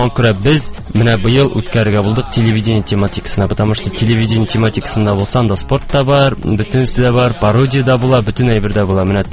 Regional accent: Tatarstan, Russia; Мин Балтач районыннан, Нормалыннан. Шунда туып үстем, мәктәптә йөрдем, 9 елдан соң Аллаһ шөкер дип киттем Аршага, 5 елны тәмамладым да, шуннан киттем Казанга, Культура университетына.

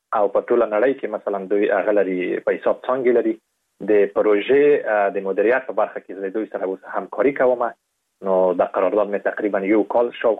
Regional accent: Afghanistan; په دې باندې مې لیکلی وو چې زه د افغانستان یم

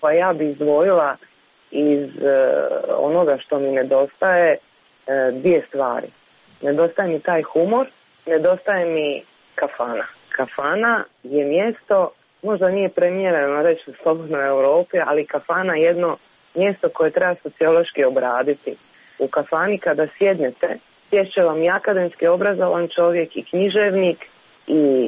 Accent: Bosnia & Herzegovina

